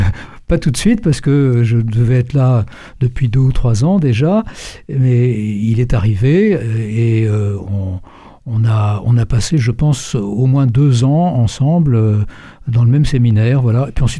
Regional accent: Paris, Île-de-France, France; C'est parce que, bon, j'étais de Paris

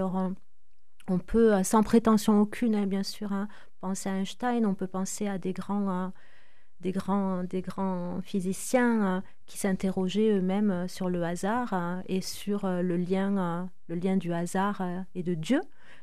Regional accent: Toulouse, Occitanie, France; born there; je suis née à Toulouse en France

